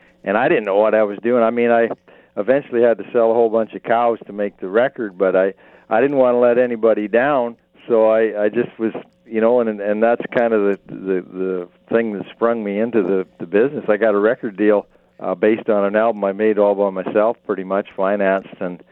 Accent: Alberta, Canada; now in Ontario, Canada; And as you know, I'm a recovering Albertan. I'm calling you from Ontario, but I'm saying for years I'm a recovering Albertan.

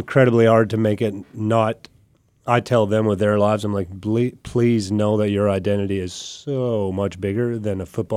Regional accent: Canada; when I tell people I'm going to Canada, like my hometown of Canada, then you should say, oh, wow, because that means I'm flying to Edmonton.

